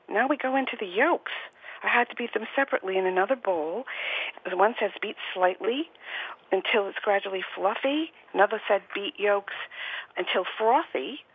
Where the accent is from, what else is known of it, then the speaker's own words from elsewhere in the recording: Warwick, Rhode Island, United States; I'm from Warwick, Rhode Island.